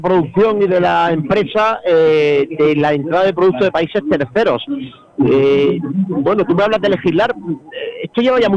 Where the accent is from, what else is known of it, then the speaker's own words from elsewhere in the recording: Níjar, Andalusia, Spain; Pero especialmente Níjar, mi pueblo, ya sabéis que es mi pueblo